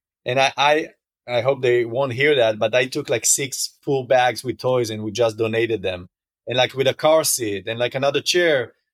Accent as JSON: {"language": "English", "country": "Israel", "moved": "as an adult", "lives_now": "United States", "said": "I'm originally from Israel, and I've been living here in the States for, I would say, almost 9 years."}